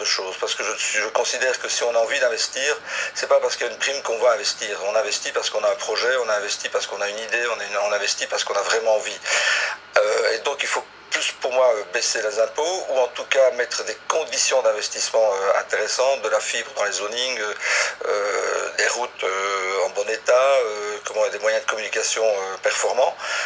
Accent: Boston, Massachusetts, United States; je viens de Boston, qui est une ville magnifique, mais qui n'est quand même pas le centre mondial de la mode comme Milan ou Paris.

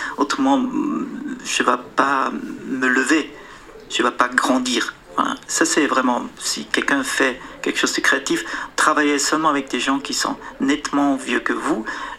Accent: Switzerland; Et je suis suisse.

